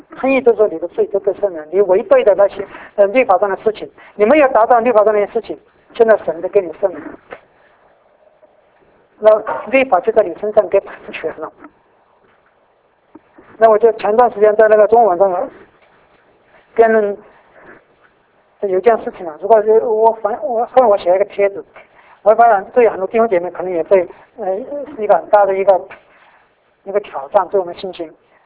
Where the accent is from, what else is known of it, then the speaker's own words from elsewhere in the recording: China; moved away; 不连我们中国人，我们都是来到海外才信主的，至少我是。